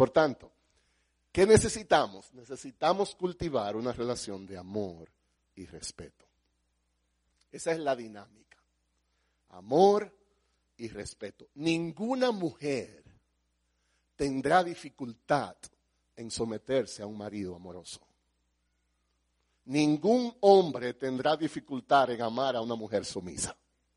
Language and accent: Spanish; Dominican Republic; Yo soy dominicano, ¿ok? Todo es béisbol.